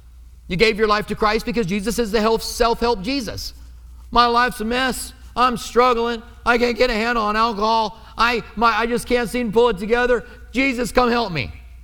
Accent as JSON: {"language": "English", "region": "Iowa", "country": "United States", "said": "I'm from Iowa too, and I go back on vacations to farms. My family owned farms"}